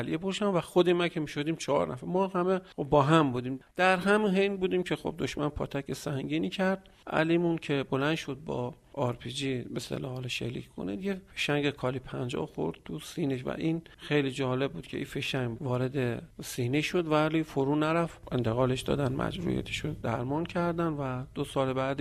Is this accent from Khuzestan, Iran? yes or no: yes; Khorramshahr, Khuzestan, Iran; خب میدونستیم بریم برای آزادسازی خرمشهر، یه خوشحالی مضاعفی بود که میریم شهر خودمون و کشور خودمون و وطن خودمون رو آزاد کنیم